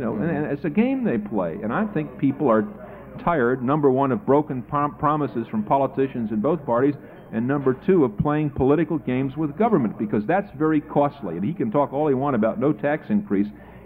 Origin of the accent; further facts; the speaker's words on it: Chicago, Illinois, United States; as a citizen of the state of Illinois, not just as a Chicagoan